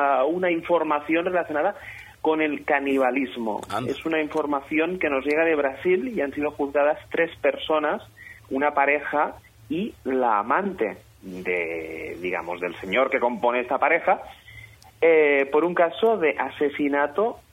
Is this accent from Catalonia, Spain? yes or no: yes; Catalonia, Spain; accent: Catalan; Voy aquí disimulando mi acento catalán para que no digan...